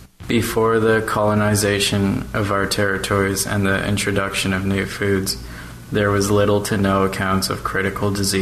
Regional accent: Port Alberni, British Columbia, Canada; I am from Port Alberni.

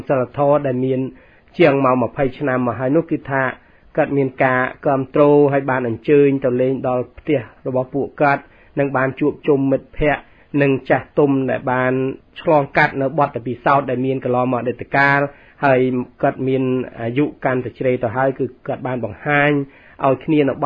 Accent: Mongkol Borei, Banteay Meanchey, Cambodia; born there; moved away; ស្រុកកំណើតរបស់ខ្ញុំកំណើតកើតជាពូជពងវងតកូលតាំងពីដំណរតដូនតាមកគឺថានៅស្រុកមង្គលបុរីខេត្តបាត់ដំបងប៉ុន្តែក្នុងសម័យបច្ចុប្បន្នគឺថាគេកាត់ទៅក្នុងខេត្តបន្ទាយមានជ័យ

